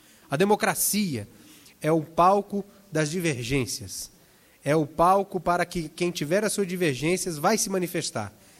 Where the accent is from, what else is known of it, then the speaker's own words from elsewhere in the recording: Maringá, Paraná, Brazil; born there; Sou paranaense, nasci em Maringá, do Estado do Paraná